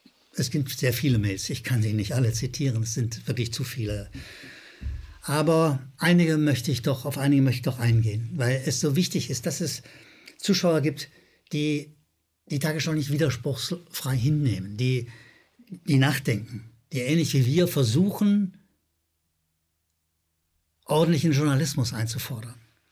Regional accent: Rhineland, Germany; ich bin Rheinländer, manchmal hört man das noch

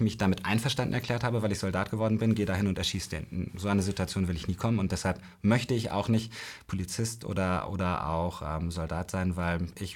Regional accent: Berlin, Germany; ich bin in Berlin, in Spandau groß geworden.

